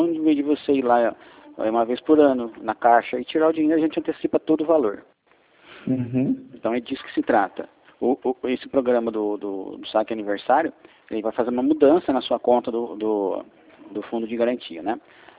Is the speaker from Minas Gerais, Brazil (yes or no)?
no; São Paulo, Brazil; Sou do interior aqui. Sou de São Paulo também, mas aqui mais para perto de Campinas aqui.